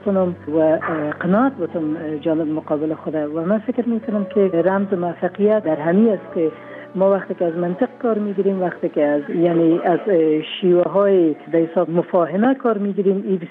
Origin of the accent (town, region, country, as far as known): Afghanistan